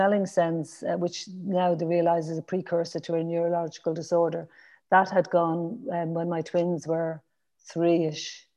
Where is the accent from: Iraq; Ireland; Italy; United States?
Ireland; Dublin, Leinster; also born or lived in London; now in Glasgow, United Kingdom; I grew up in, you might tell from my accent, I grew up in Dublin, and I was born in Dublin, 1965, a great year. And I'm the youngest of five children